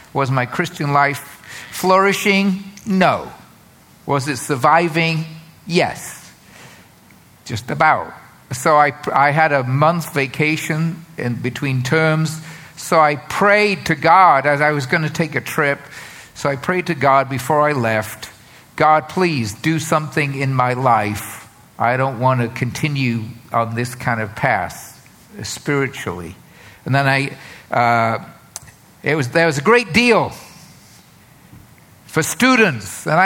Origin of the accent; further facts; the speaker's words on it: England, United Kingdom; moved away as an adult; also born or lived in United States; I was born and raised in England, UK. When I was in my early 20s, I moved from England. The first time I left England, I went directly to Chicago and began graduate studies.